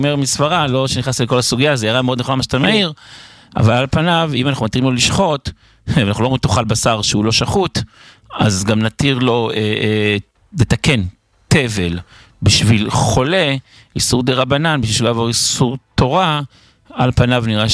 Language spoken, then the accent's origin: Hebrew; Jerusalem, Jerusalem District, Israel; מירושלים, לא?